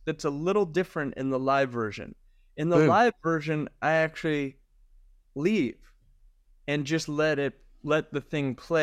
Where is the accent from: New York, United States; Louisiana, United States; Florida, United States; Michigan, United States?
Michigan, United States; Snow, I grew up in Michigan